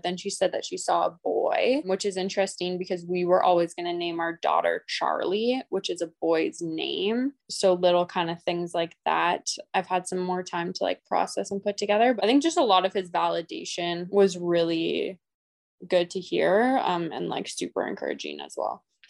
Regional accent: Edmonton, Alberta, Canada; I'm from Edmonton, Alberta.

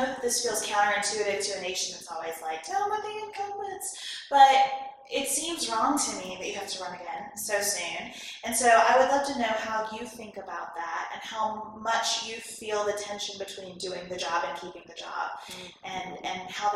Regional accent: Michigan, United States; accent: Michigan; But, like, you understand when you hear us, right, how our ears adjust a little differently?

